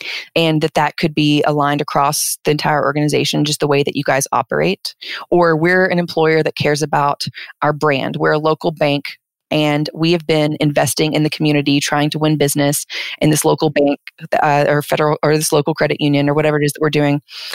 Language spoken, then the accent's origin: English; Alabama, United States; So I'm originally from the Southeast, so I'm from Alabama